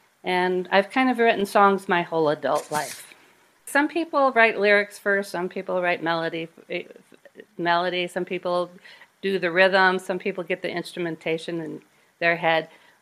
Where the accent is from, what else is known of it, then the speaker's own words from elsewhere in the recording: Racine, Wisconsin, United States; born there; moved away as an adult; also born or lived in California; No, I was born in Racine, Wisconsin, mm-hmm. and then I went to universities in Wisconsin